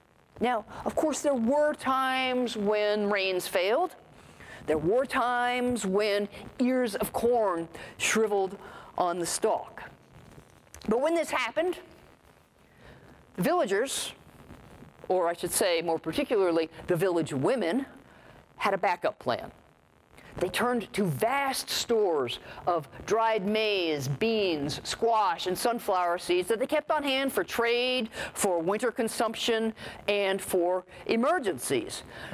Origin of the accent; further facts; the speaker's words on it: New Jersey, United States; I grew up in New Jersey. So bushels were not really a part of my lexicon.